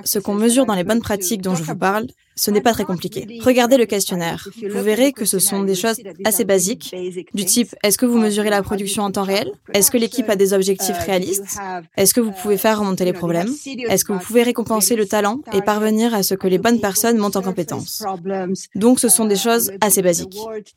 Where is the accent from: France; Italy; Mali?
Italy; Écoutez, moi je suis italienne.